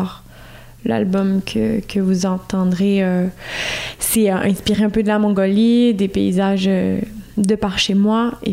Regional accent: Quebec, Canada; Moi, je suis auteure-compositrice-interprète du Québec.

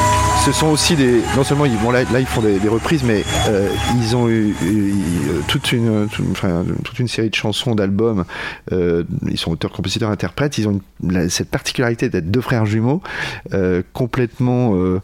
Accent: Nouvelle-Aquitaine, France; born there; Charente-Maritime, moi j'ai habité dans les deux, même si je suis né en Charente, c'est la même région pour moi, et j'adore ma région

